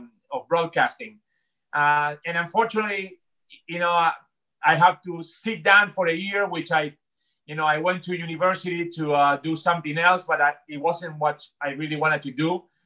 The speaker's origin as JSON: {"language": "English", "country": "Argentina", "moved": "as an adult", "lives_now": "United States", "said": "Yeah, well, I came to the States because I'm from Argentina, and I was 19 years old. I was trying to study broadcasting in Argentina"}